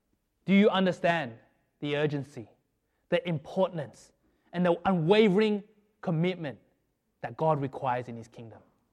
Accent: Melbourne, Victoria, Australia; now in United States; All that I know, all that I grew up with is in Australia.

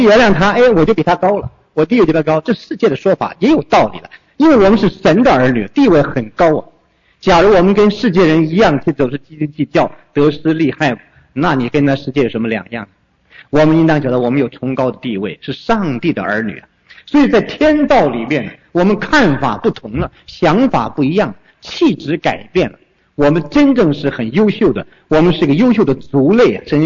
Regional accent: Northeast China, China; 我是东北人的，所以从小就9.18.9就印象深刻

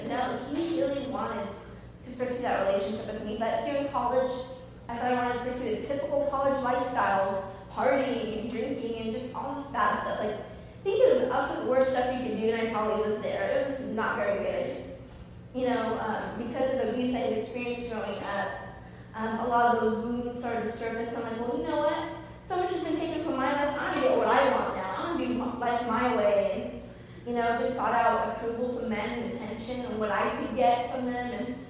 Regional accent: Riverside, California, United States; So I'm one of four kids. I'm 34, and I grew up in Riverside, which, depending on how bad traffic is in L.A., is about an hour to 2 hours east of L.A.

